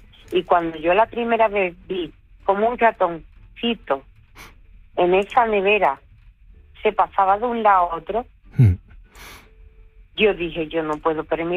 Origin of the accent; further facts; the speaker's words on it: Medina Sidonia, Andalusia, Spain; now in Seville, Spain; Soy de Medina Sidonia, Cádiz.